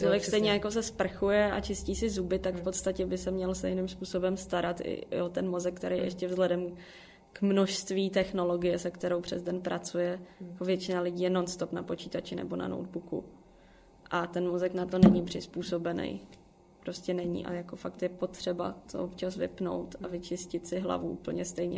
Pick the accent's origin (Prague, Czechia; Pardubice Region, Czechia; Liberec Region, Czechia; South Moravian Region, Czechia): Prague, Czechia; Je to teda v Brně, což já jsem z Prahy, mám tu rodinu